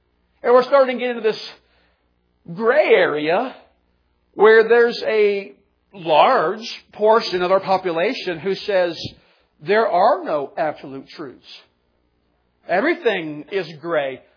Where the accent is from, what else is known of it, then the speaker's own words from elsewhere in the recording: United States; born there; I love being an American. I bless God that I was born in America.